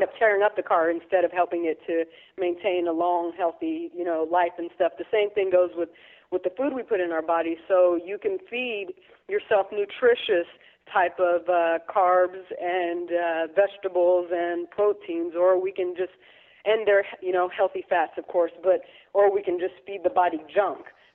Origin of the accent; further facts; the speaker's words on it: Texas, United States; I got interested in Texas and fitness while I was living in Texas. I was raised in Texas.